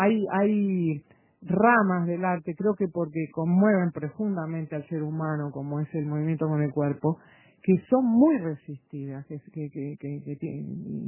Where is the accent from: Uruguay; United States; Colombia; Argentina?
Uruguay; como humanos, como uruguayos